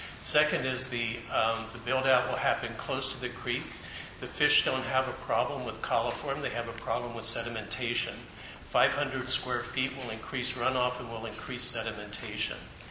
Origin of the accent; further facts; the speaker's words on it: Woodacre, California, United States; I'm from Woodacre.